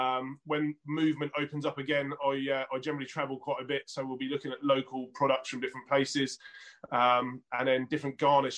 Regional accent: South East England, United Kingdom; So I grew up on the South Coast. I live near Southampton in the New Forest.

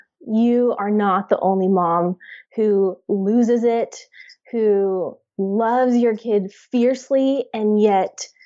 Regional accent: Whittier, California, United States; I am. Yeah. I grew up in Whittier, which is not too far from Fullerton.

